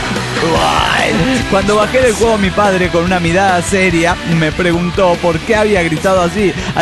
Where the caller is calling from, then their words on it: Colombia; de Colombia.